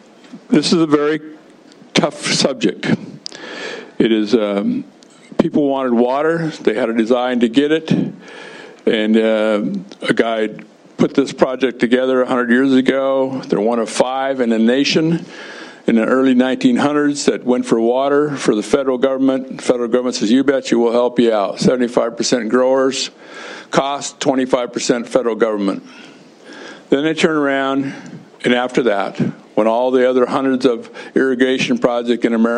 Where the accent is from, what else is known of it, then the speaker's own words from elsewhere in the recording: Malta, Montana, United States; I'm from Malta originally, or all the time.